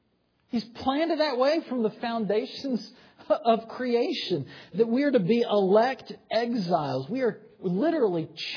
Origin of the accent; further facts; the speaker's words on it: South Carolina, United States; I used to be able to say, you know, I'm from South Carolina, I used to be able to say, I work with college students.